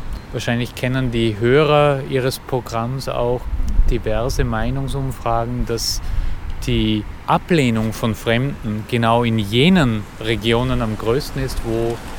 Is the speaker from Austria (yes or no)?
yes; Austria; now in Budapest, Hungary; Ich bin Österreicher. Und ich lebe jetzt in Budapest schon seit fast 20 Jahren.